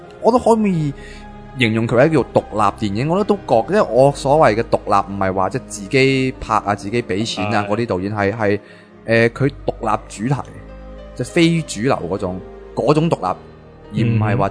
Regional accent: Hong Kong; 原来我哋香港人嗰阵时系咁样谂嘢嘅，有呢啲顾虑

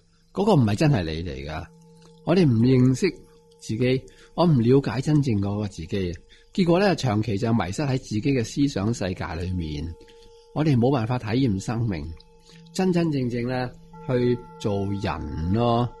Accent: China; 我系男人啦，我系中国人咁样啦

